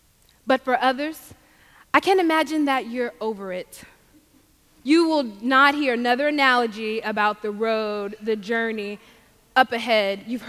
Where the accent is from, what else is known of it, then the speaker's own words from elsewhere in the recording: Mississippi, United States; because growing up in Mississippi down south, the Bible and the hymn were important.